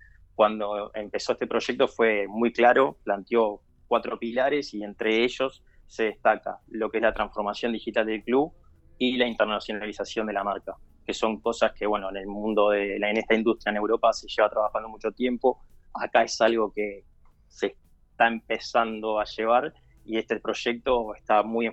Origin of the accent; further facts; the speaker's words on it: Uruguay; como todo uruguayo futbolista frustrado que no puede llegar a jugar por su equipo